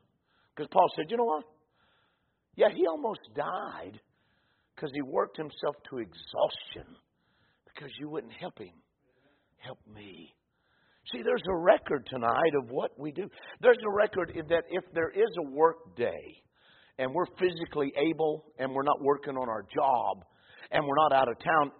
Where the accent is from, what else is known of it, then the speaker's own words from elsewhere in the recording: Ohio, United States; I was about 14. And I was raised in Ohio.